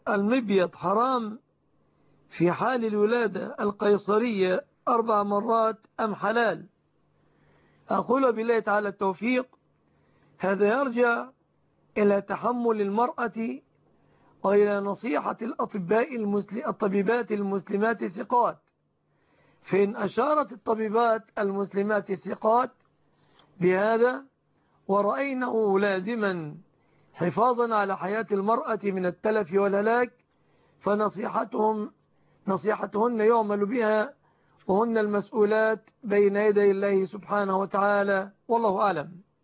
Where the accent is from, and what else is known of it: Egypt